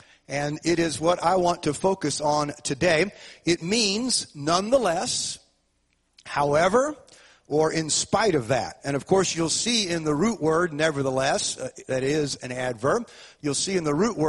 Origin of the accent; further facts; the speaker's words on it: St. Louis, Missouri, United States; When I grew up in South St. Louis, I attended Horace Mann Elementary School